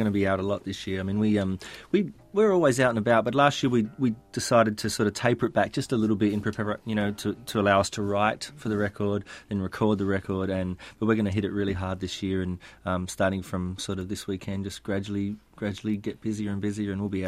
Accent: Adelaide, South Australia, Australia; And I named this one after my hometown of Adelaide.

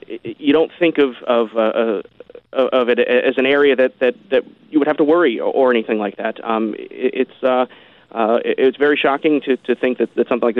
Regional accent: Florida, United States; now in Orlando, United States; even up here in Orlando, quite a few people that I grew up with in South Florida are up here. We tend to stick around in Florida as Floridians.

